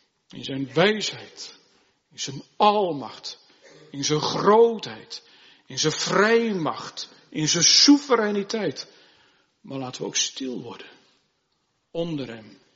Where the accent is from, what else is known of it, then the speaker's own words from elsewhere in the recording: Gelderland, Netherlands; In de streek waar ik ben opgegroeid, in de Noordwest-Veluwe, is het heel gewoon dat meisjes en vrouwen meehelpen, ook op de boerderij.